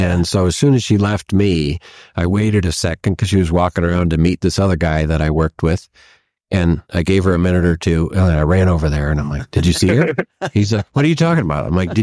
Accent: Chicago, Illinois, United States; now in Valparaiso, United States; I just want to learn everything about the area because I'm not from here. I grew up in Chicago, but met a Valpo girl 33 years ago.

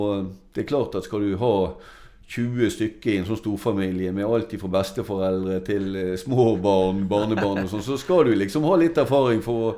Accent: Alversund, Vestland, Norway; så er jo jeg lokal, født og oppvokst i Alversund i 1961, og har bodd der i alle de 57 årene siden den tid, sant? Mm. Det blir 58 år nå til sommeren.

